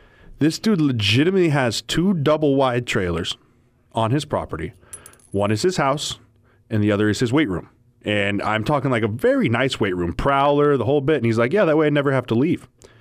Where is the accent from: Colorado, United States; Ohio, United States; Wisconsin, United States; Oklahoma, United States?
Colorado, United States; I'm from Colorado. When I first got here